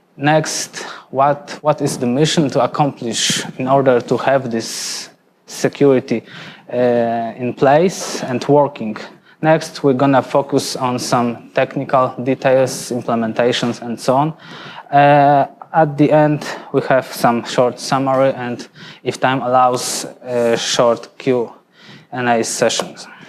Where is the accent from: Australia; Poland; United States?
Poland; now in Switzerland; I come from Poland, but currently I'm based in Switzerland.